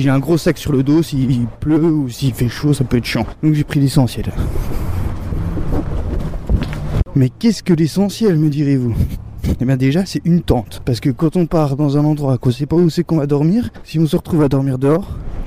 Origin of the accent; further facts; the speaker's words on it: Pontarlier, Bourgogne-Franche-Comté, France; also born or lived in Besançon; je suis né à Besançon, mais j'ai vécu plus de 15 ans à Pontarlier. Donc c'est presque ma ville natale, c'est ma ville de grandissement